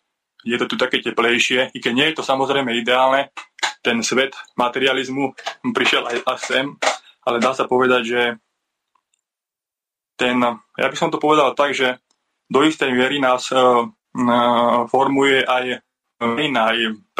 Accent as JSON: {"language": "Slovak", "town": "Trnava", "region": "Trnava Region", "country": "Slovakia", "moved": "yes", "said": "Ja som sa presťahoval zo západu z Trnavy na stredné Slovensko a niekedy mi príde, že ako keby som prišiel do iného sveta."}